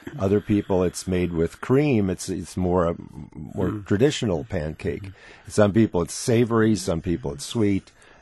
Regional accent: Milwaukee, Wisconsin, United States; My mother made stolen, and I grew up in Milwaukee, so it's a German thing

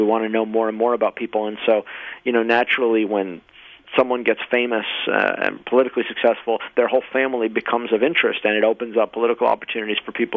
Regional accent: United States; I do, just as an American, as someone who cares about politics

